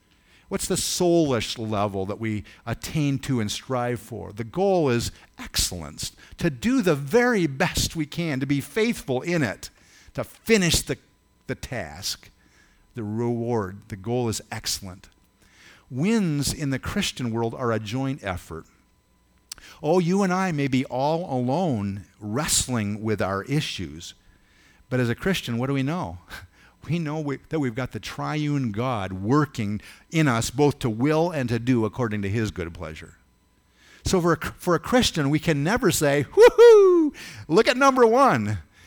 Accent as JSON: {"language": "English", "town": "Ithaca", "region": "New York", "country": "United States", "said": "rah, rah, rah, we're from Ithaca. Boo, boo, boo, you're from wherever. For me, it was Cortland."}